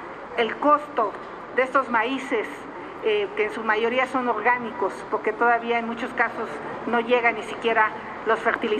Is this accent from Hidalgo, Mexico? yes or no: yes; Hidalgo, Mexico; yo soy originaria del Valle del Mezquital, donde dependemos de la lluvia.